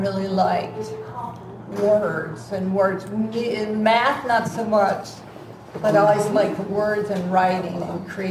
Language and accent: English; Bedford, Ohio, United States; born there; I was born in Bedford, Ohio, outside of Cleveland.